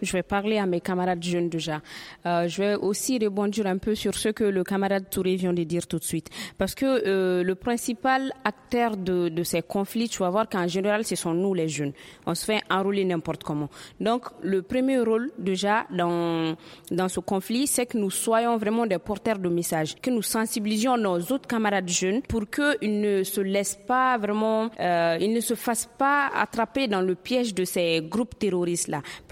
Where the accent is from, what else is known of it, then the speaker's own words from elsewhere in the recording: Mali; nous sommes des Maliens, nous sommes du côté du Mali. Nous ne sommes pas du côté des Peuls, du côté des Bambara, des Souré. Non, nous sommes tout simplement Maliens.